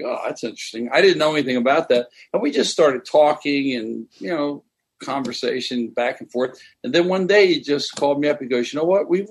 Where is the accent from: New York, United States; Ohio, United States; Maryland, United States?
Maryland, United States; also born or lived in Philadelphia; Well, I grew up in Maryland. My mother got remarried when I was about 7. Then we moved to Philadelphia.